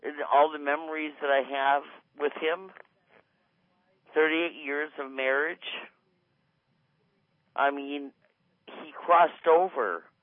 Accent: Michigan, United States; from Michigan.

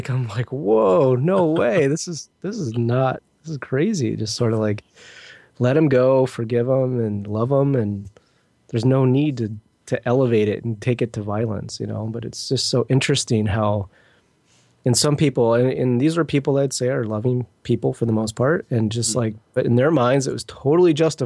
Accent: Detroit, Michigan, United States; I grew up in the Detroit area, and maybe my driving was very aggressive, maybe.

